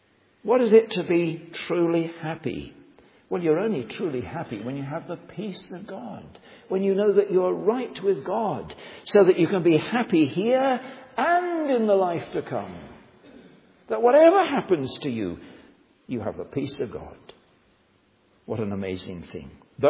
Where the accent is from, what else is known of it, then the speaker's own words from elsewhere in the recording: Leicester, East Midlands, United Kingdom; Leicester, my hometown where I come from